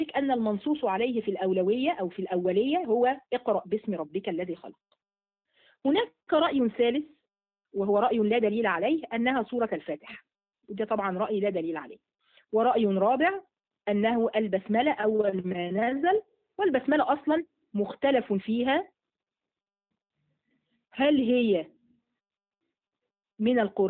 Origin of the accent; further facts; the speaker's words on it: Egypt; فأنا مصرية.